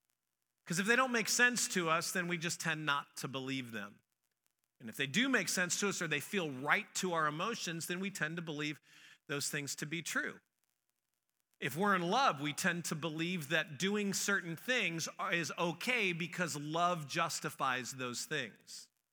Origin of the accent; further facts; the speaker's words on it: Missouri, United States; I've told you I'm from Missouri